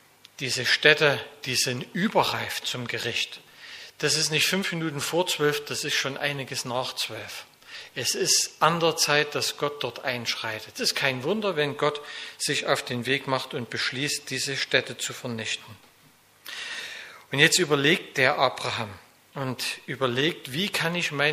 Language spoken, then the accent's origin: German; Zwickau, Saxony, Germany; Also ich komme ja aus Zwickau.